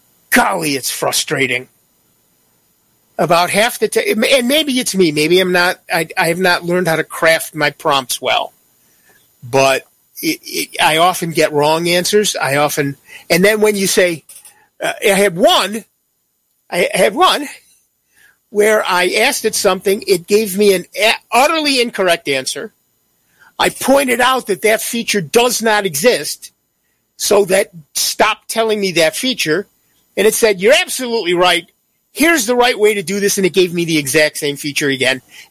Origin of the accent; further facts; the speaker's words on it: United States; I'm an American. We don't learn foreign languages.